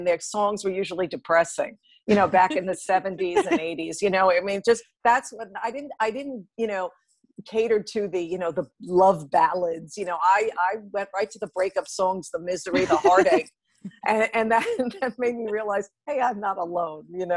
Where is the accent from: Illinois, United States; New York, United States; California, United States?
New York, United States; Long Island; I mean, we grew up in New York on Long Island, and, you know, he'd watch his teams with such passion, and highs and lows.